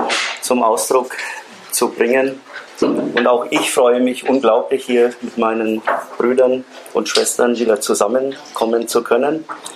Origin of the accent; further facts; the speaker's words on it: Bavaria, Germany; Bei uns in Franken ist das so üblich.